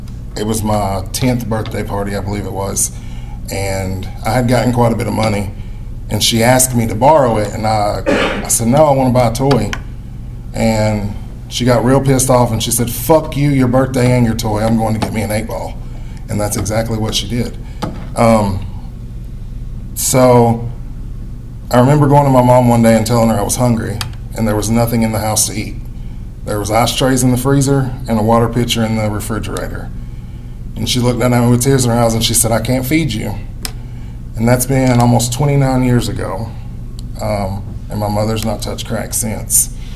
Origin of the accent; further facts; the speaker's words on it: Tennessee, United States; So I'm from East Tennessee.